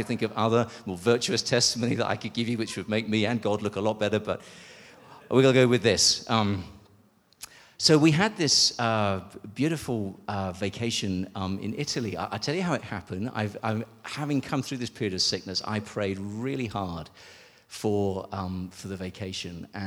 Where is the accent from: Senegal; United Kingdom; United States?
United Kingdom; England; I'm English